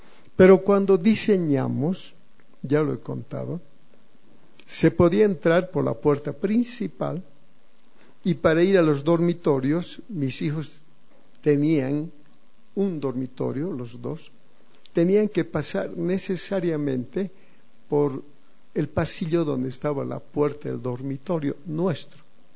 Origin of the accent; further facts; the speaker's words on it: Tarija, Bolivia; Yo vengo de Tarija, donde el tema era mujeres, trago y dinero.